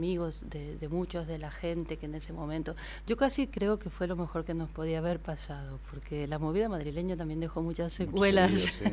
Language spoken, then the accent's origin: Spanish; Castelar, Buenos Aires Province, Argentina; moved away; Nací en el centro, pero viví muy chiquitita en Liniers y me crié prácticamente en Castelar y Tuzengó, que es muy rockero